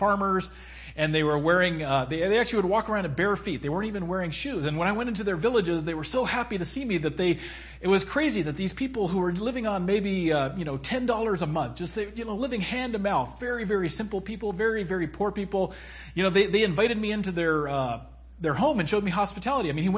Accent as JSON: {"language": "English", "country": "United States", "tie": "born or raised there", "said": "I mean, you know, I grew up in America"}